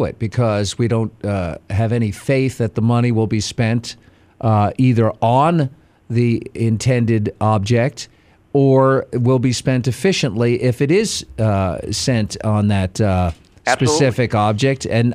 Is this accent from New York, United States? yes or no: yes; New York City, New York, United States; I grew up in New York City, which certainly had plenty of, when I was a kid back in the day, the roads out in Queens were like the Ho Chi Minh Trail